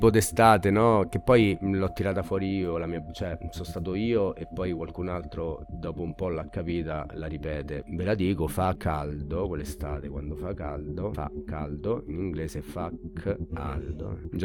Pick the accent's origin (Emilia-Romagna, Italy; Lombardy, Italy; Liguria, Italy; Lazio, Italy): Lazio, Italy; Castrocielo; Sono cresciuto a Castrocelo, paesino di 4.000 anime in provincia di Frosinone.